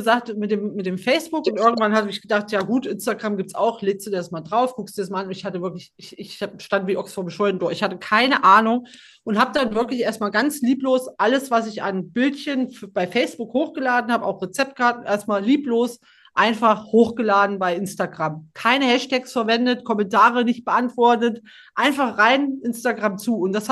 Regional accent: Eschwege, Hesse, Germany; Ich bin ja aus Eschwege, Maycake ja auch.

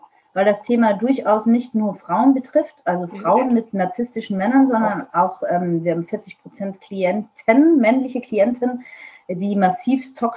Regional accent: Vienna, Austria; born there; Ich bin gebürtige Wienerin.

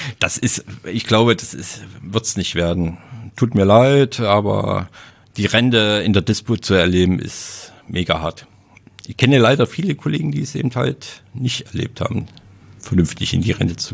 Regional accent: East Germany, Germany; bei uns im Osten

